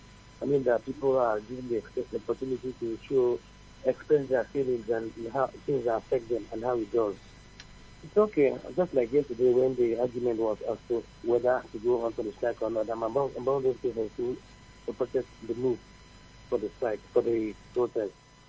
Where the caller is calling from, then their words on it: Enugu, Enugu State, Nigeria; I'm calling from Enugu.